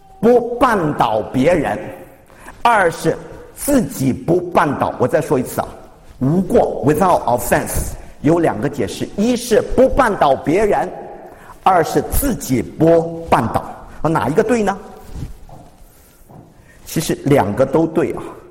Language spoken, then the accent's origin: Chinese; China; 但他说的不错，我们中国人最会造假，有假烟、假药、假酒、假钱、假奶粉，都是 made in China， 都是中国造假啊。